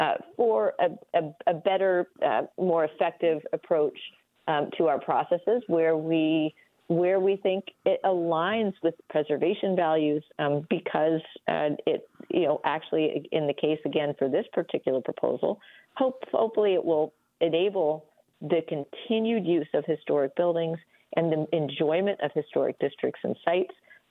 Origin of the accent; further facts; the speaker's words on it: Houston, Texas, United States; So virtually every city in the country, other than my hometown, believe it or not, of Houston, has zoning.